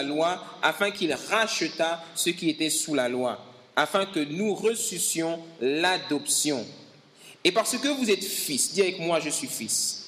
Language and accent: French; Gabon; moi je suis au Gabon, je suis gabonais, on a nos problèmes.